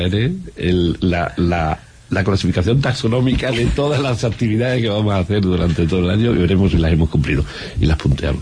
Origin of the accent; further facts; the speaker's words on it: Badajoz, Extremadura, Spain; como soy de Badajoz, me gusta mucho la gente, quiero muchísimo a esta ciudad y a esta región